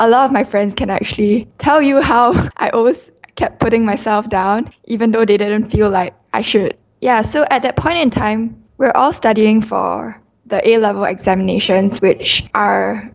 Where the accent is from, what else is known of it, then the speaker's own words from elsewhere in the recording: Singapore; I'm from Singapore